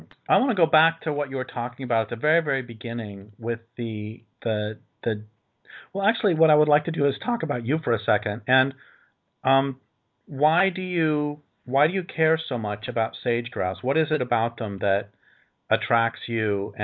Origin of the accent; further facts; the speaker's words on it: Colorado, United States; when I grew up in Colorado and so spent a fair amount of time in all the western states, including Wyoming.